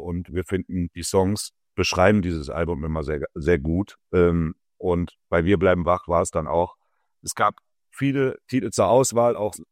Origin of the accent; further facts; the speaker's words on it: North Rhine-Westphalia, Germany; wir sind aus dem Ruhrgebiet